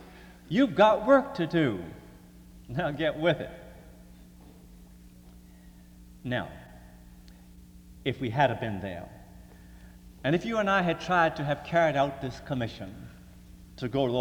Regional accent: Portsmouth, Virginia, United States; I grew up in Portsmouth, Virginia, and two doors down the street from me lived a real nice man named Mr. Wimmer.

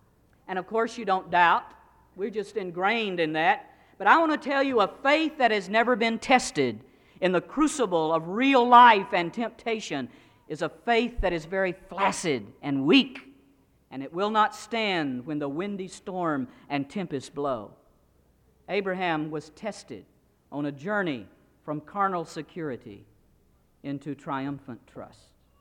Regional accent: Chattanooga, Tennessee, United States; I grew up in Chattanooga, Tennessee.

